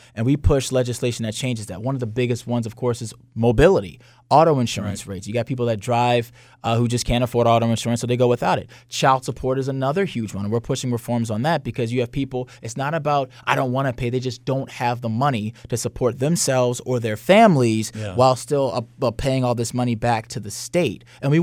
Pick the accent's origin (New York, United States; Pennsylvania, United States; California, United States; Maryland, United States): Maryland, United States; now in Baltimore, United States; I mean, I was raised in Howard County. And when I moved to Baltimore City, my insurance rates went way up.